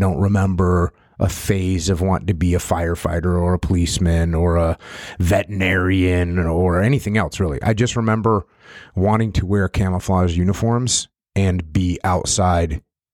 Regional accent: New England, United States; Yeah, I grew up in New England, small New England town, wanted to be a commando of some kind my whole life.

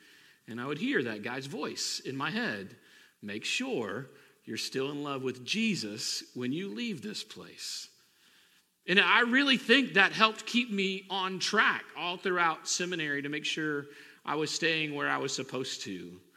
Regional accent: Mississippi, United States; I grew up in South Mississippi, and when I first started in ministry, the men who had the most impact on my life as mentors in ministry were not pastors.

